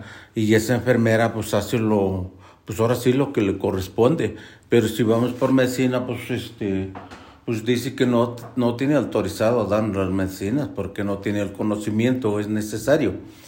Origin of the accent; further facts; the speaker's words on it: Veracruz, Mexico; allá no nos quieren porque somos veracruzanos